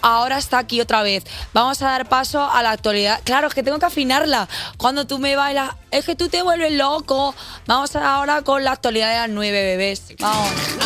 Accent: Lanzarote, Canary Islands, Spain; now in Madrid, Spain; Me podría ir a Lanzarote, que claro, es lo que yo quiero, irme a mi tierra, irme a ser conejera.

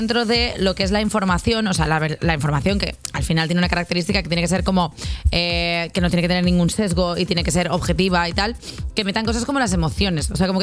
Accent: Catalonia, Spain; Si es que soy catalana y soy urbana.

